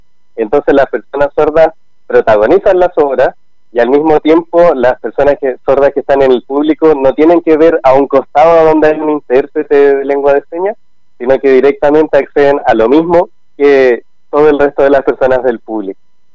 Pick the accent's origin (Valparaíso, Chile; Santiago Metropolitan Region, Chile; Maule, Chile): Valparaíso, Chile; que somos todos de Valparaíso